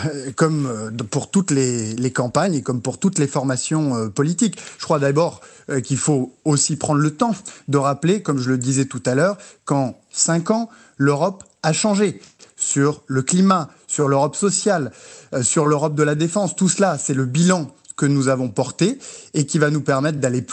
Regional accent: France; nous sommes français, nous sommes européens

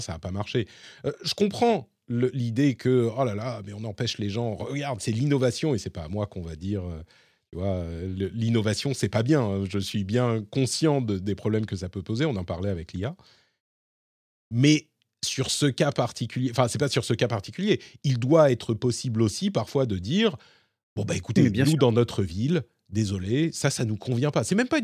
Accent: Paris, Île-de-France, France; j'ai grandi en tant que Parisien

